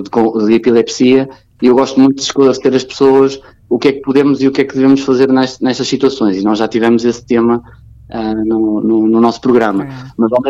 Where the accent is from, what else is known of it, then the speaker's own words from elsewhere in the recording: Porto, Portugal; Eu sou natural do Porto.